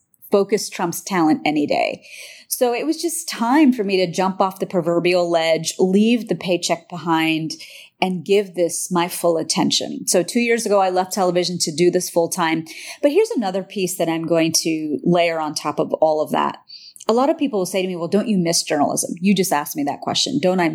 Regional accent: Pennsylvania, United States; but that was the only culture I knew growing up as an American kid in Pennsylvania.

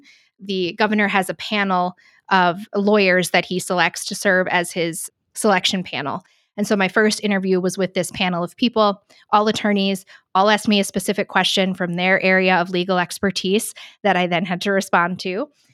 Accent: Washington, United States; I already did live in Pierce County, and I grew up in Pierce County.

